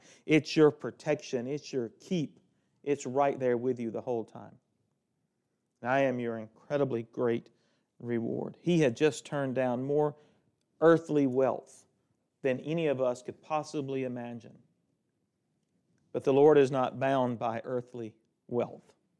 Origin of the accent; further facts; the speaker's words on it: Needham, Alabama, United States; If you go outside back where I grew up in Needham, Alabama, you'll see some more stars because there's not a lot of light pollution there.